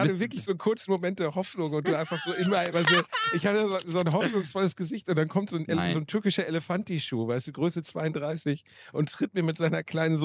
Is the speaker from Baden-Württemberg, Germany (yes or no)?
no; Gelsenkirchen, North Rhine-Westphalia, Germany; in meiner Heimatstadt in einem kleinen Club, dem Wohnzimmer Gelsenkirchen